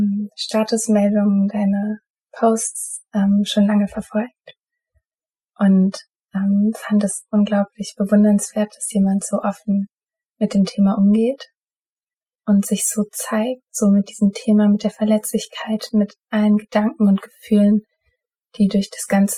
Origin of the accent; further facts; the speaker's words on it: Mannheim, Baden-Württemberg, Germany; Ich komme aus Mannheim, bin Mitte, Ende 20 und studiere gerade noch